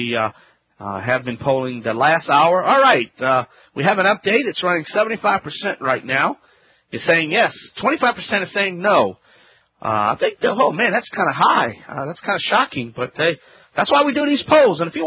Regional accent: Louisiana, United States; I'm the Cajun man from the Bayou Land. I'm the originator, not the duplicator.

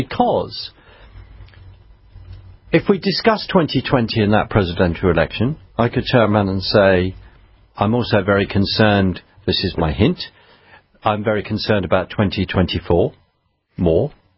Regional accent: United Kingdom; so here am I as a Brit about to discuss your history.

